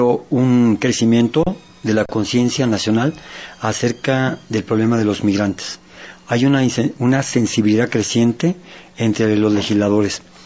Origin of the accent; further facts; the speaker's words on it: Mexico; ese rostro humano que tenemos nosotros como mexicanos.